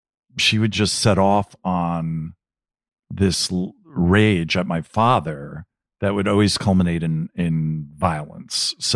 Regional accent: New Jersey, United States; I grew up in New Jersey.

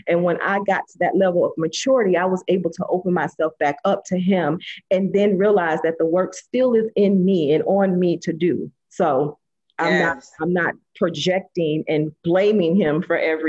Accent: Florida, United States; now in Atlanta, United States; I'm from Florida, but I'm in Atlanta.

